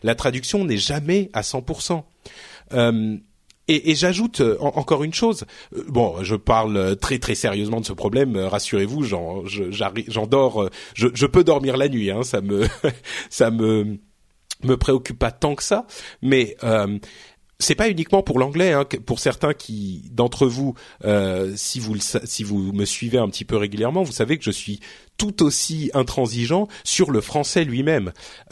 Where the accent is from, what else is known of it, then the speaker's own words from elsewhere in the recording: France; je parle français, hein, je suis français, je viens d'ici